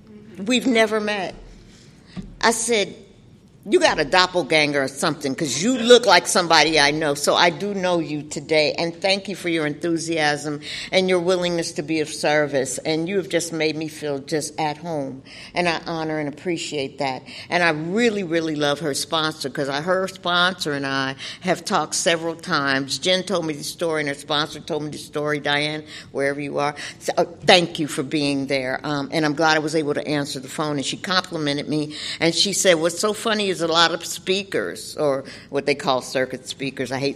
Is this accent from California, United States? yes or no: yes; Los Angeles, California, United States; I'm a recovering Catholic school girl. I'm from Los Angeles, California.